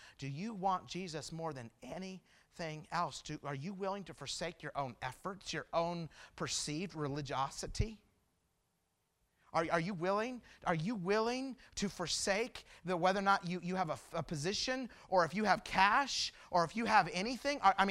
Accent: Twin Falls, Idaho, United States; Just a couple weeks ago, we were in where I grew up in Twin Falls, Idaho

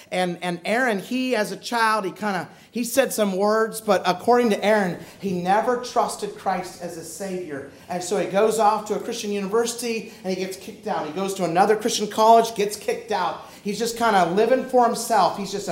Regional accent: Twin Falls, Idaho, United States; So I'm growing up in Twin Falls, Idaho.

